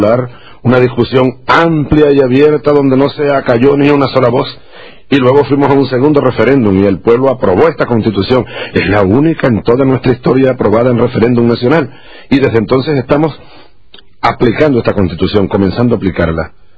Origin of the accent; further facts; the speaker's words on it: Venezuela; yo soy venezolano, no vengo aquí a meterme en las cosas internas.